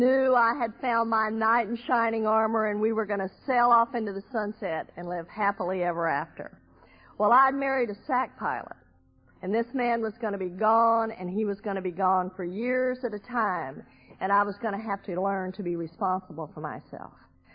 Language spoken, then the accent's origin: English; Texas, United States; I'm born and raised in Texas.